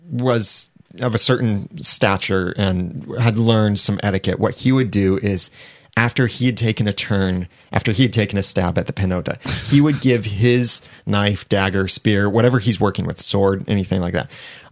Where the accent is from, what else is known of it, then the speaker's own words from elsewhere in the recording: United States; I know, because I'm an American.